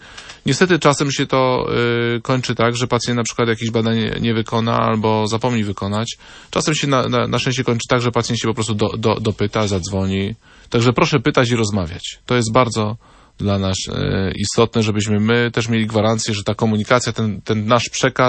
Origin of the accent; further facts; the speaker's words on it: Wrocław, Lower Silesian Voivodeship, Poland; ja jestem z Wrocławia, co prawda